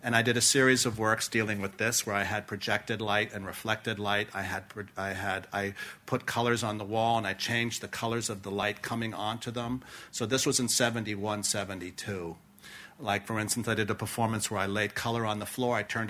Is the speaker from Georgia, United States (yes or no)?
no; Santa Monica, California, United States; I grew up in Santa Monica. Both my parents were artists.